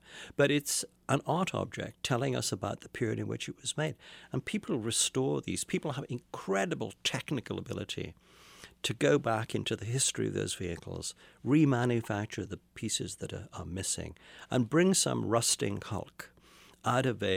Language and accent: English; United Kingdom; I'm a child of the 50s, so being brought up in the UK, I'm watching American movies and seeing what Americans drove